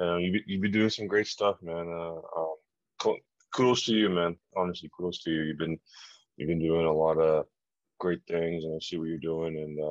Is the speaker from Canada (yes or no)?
yes; Richmond Hill, Ontario, Canada; So I'm from Toronto, Canada. I live in a small town called Richmond Hill. It's more so like a farmish, small city side. Nothing too, it's not big. I don't live downtown Toronto where it's always fast paced.